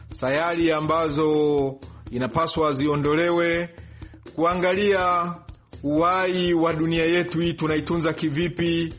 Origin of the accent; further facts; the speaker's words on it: Tanzania; mimi kama Mtanzania mmoja wapo pamoja na Watanzania wengine kutoka Afrika Mashariki